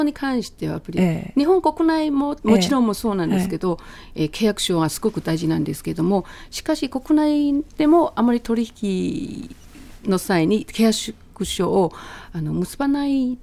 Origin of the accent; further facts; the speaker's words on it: China; Japanese is a second language; moved away as an adult; now in Okinawa, Japan; で私は今沖縄滞在で20年目になります。